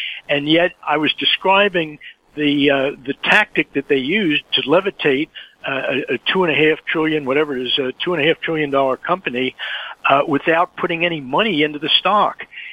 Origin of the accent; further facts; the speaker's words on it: Margate, New Jersey, United States; You know, I grew up in Margate, New Jersey. It's one of the barrier islands off South Jersey.